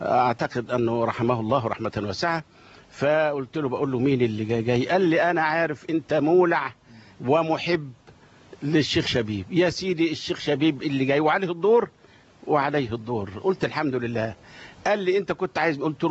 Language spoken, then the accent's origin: Arabic; Kafr Atla Salama, Sharqia Governorate, Egypt; في قريتي، قرية كفر عطلة سلامة مركز زقازيق محافظة الشرقية.